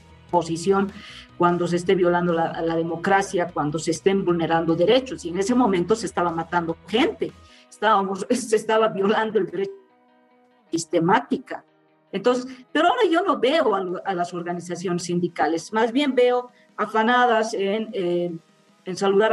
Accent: Sucre, Chuquisaca, Bolivia; porque yo soy de Sucre. Entonces, en Chuquisaca

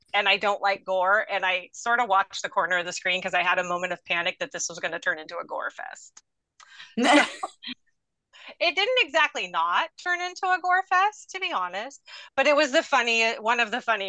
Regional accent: San Bernardino, California, United States; Maybe it's because I grew up in San Bernardino, but we did lock our houses.

